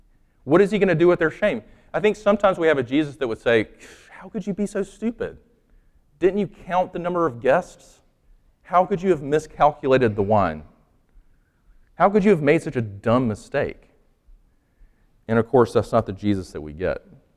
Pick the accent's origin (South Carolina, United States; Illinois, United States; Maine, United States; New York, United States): South Carolina, United States; Sumter; growing up in the South, and I grew up in Sumter, South Carolina